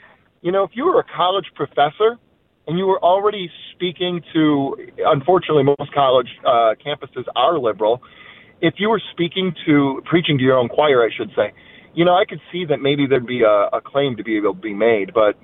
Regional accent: Holland, Michigan, United States; from Holland, not John from Alden.

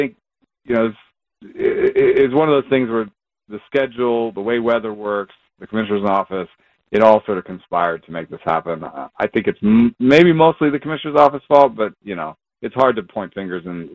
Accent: Jamaica; I grew up in Jamaica a little bit

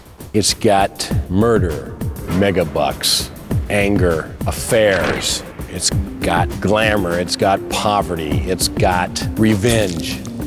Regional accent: California, United States; Generosa was my first cousin. We grew up together in California.

